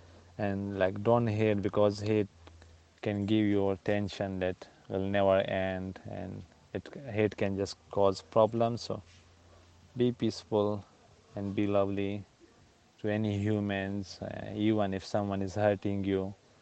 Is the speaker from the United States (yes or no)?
no; Afghanistan; Yeah, I think I didn't mention it that I'm from Afghanistan, so.